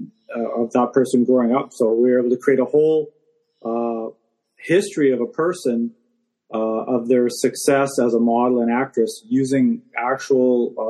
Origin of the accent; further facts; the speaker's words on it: Winnipeg, Manitoba, Canada; I grew up in Winnipeg, and in the winters there, I don't know if anybody realized, they're like super cold.